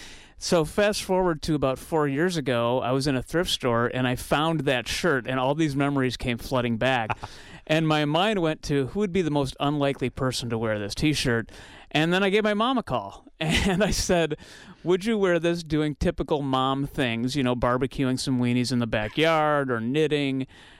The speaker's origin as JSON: {"language": "English", "town": "Stoughton", "country": "United States", "tie": "born or raised there", "said": "I just remember the parade from growing up in Stoughton, and I hadn't been back in years"}